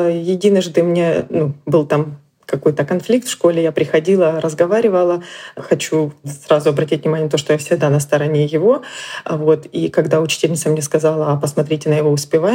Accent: Sievierodonetsk, Luhansk Oblast, Ukraine; now in Lviv, Ukraine; А вообще Луганская область, город Северодонецк.

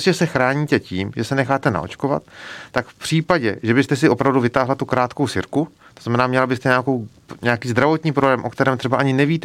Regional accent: Karlovy Vary Region, Czechia; já sám jsem z Karlovarska

